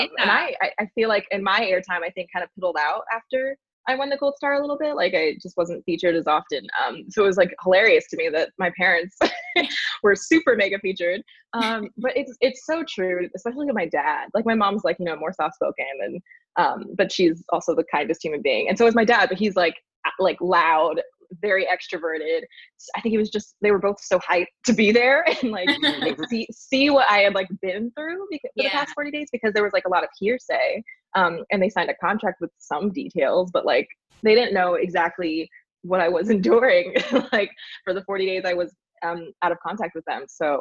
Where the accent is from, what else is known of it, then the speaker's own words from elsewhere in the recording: Indianapolis, Indiana, United States; I, you know, did a few like dinner theaters around my local like Indianapolis, Indiana like area.